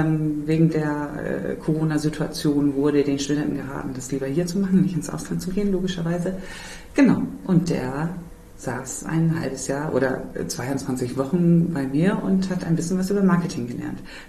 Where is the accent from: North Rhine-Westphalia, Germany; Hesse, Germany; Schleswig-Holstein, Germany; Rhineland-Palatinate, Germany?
Schleswig-Holstein, Germany; St. Michael; Ich komme persönlich aus St. Michael, da gibt es auch immer einen kleinen Weihnachtsmarkt.